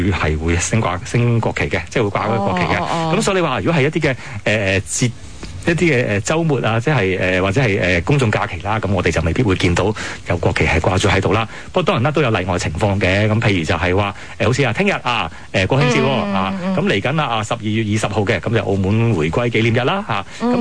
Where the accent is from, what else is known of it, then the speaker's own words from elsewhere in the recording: China; 因為始終大家都即係作為中國人啦